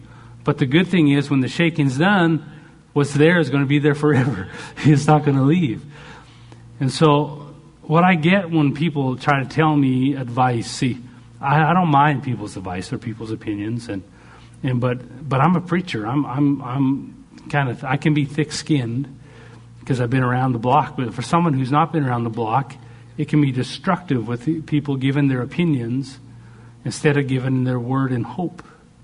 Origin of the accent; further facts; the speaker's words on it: Canada; Beach is nice. I'm a Canadian boy. Beach is like the dream.